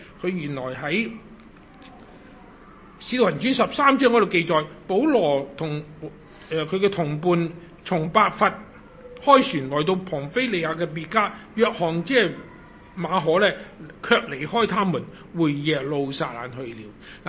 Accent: China

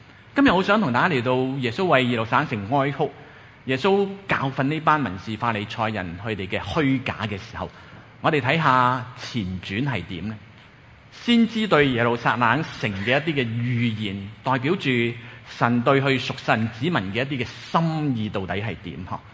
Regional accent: Guangdong, China; 但系我哋广东人有一句说话呢，就系咁讲

